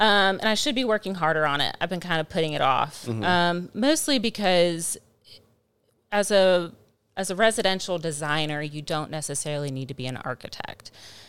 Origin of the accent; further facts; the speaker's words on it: Ocean Springs, Mississippi, United States; But I was raised here in South Mississippi. The vital years, I think, of child development, I was here in Ocean Springs, still with some of those military influences.